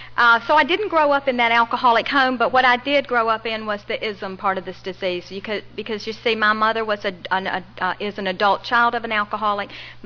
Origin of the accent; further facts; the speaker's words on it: Greenwood, South Carolina, United States; born there; But anyway, I was born in Greenwood, South Carolina, and I was born into a home that was very loving and kind